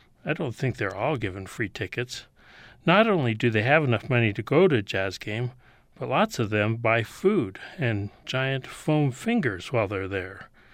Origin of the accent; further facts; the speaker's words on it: United States; And it just so happens that I am an American.